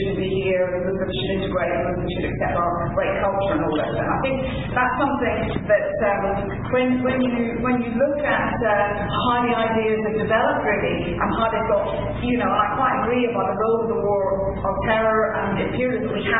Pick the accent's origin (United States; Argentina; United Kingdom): United Kingdom; I would like to say something I'm from Britain about really what's happening in Europe and above.